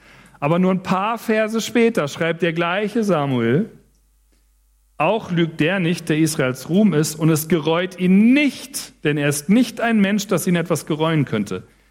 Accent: Frankfurt, Hesse, Germany; Ich komme ja aus Frankfurt und bin da auch in den Jugendkreis gegangen.

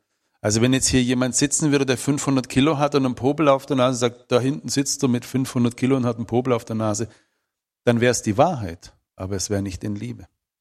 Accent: Baden-Württemberg, Germany; Und das Dorf, wo ich herkomme, das war vor 100, 200, 300 Jahren das ärmste Dorf in Württemberg. Meine Vorfahren nannte man Jenische, die weißen Zigeuner.

